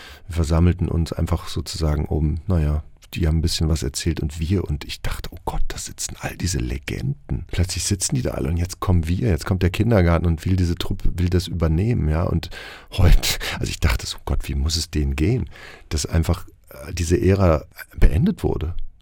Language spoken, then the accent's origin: German; Herdecke, North Rhine-Westphalia, Germany; Und ich war aber parallel in einem kleinen Laientheater bei uns in Herdecke.